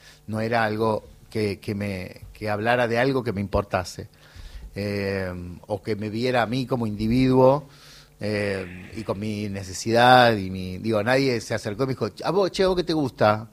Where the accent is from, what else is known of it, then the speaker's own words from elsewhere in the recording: Gálvez, Santa Fe, Argentina; Y el pueblo tenía, Gálvez, mi pueblo tenía una inquietud cultural particular.